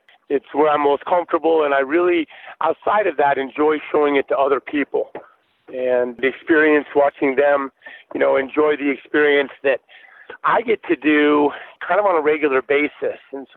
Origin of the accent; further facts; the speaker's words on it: Montana, United States; I was born and raised in Montana. I've just always enjoyed being in the outdoors.